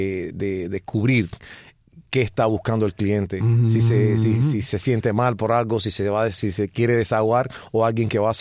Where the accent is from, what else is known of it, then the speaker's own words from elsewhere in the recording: Calimete, Matanzas, Cuba; Una gran ciudad al sur de Matanzas. Ahí nací en un bar. Mi padre tenía un bar que ahí nací y me crié. Y en el 68, bueno, con la ofensiva revolucionaria se lo intervinieron. Mi padre tuvo que hacer otras cosas, pero bueno, nací en Calimete hace algún tiempo.